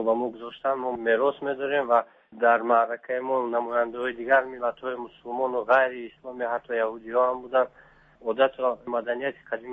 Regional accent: Tajikistan; now in abroad

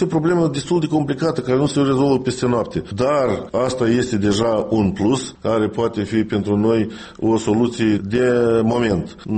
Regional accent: Moldova; noi, ca moldoveni

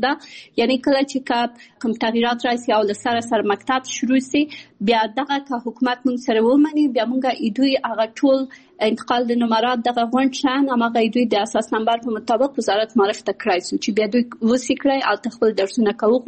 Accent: Kabul, Afghanistan; born there; also born or lived in Pakistan; زه په کابل کې زیږیدلی یم او خپل ابتدایي تعلیمات مې په پاکستان کې کړی او بیا ثانوي او بیرته پوهنتون مې په کابل کې ویلی ده.

